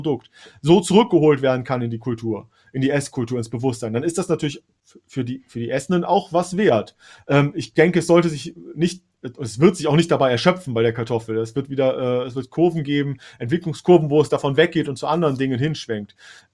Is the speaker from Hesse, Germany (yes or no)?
yes; Hesse, Germany; Im Süden Deutschlands für mich als Hesse.